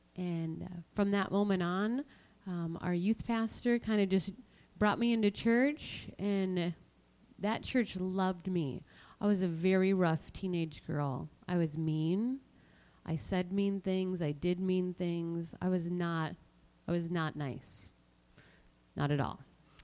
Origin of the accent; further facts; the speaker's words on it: Cloquet, Minnesota, United States; I grew up here in Minnesota. I grew up in Cloquet, just outside of Cloquet on 10 acres, and I loved it.